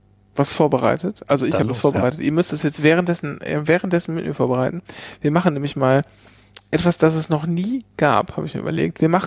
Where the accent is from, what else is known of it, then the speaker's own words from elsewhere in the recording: Lower Saxony, Germany; in meinem Heimatdorf in Ostfriesland